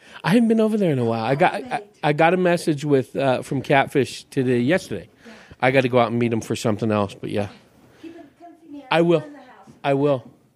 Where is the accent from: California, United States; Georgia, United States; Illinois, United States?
California, United States; Hayward; I'm Hayward, born and raised.